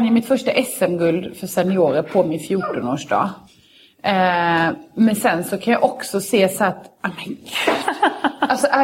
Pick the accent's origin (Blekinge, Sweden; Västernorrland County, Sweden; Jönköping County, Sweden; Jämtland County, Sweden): Blekinge, Sweden; Karlshamn; hemma i Karlshamn